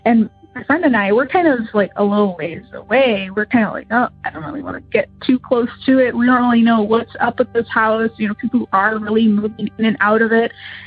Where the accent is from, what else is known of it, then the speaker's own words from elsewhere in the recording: Illinois, United States; I am from Illinois.